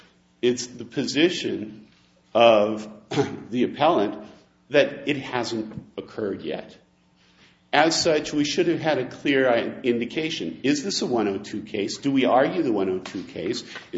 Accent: Minnesota, United States; I'm originally from Minnesota.

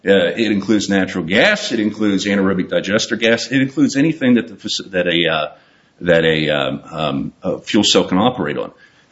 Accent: Pennsylvania, United States; I grew up in Western Pennsylvania, having a lot of natural gas pieces

